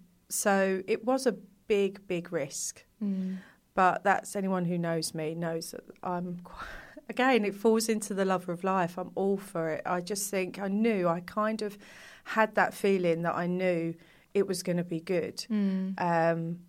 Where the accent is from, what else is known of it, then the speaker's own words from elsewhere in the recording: London, United Kingdom; I grew up in East London.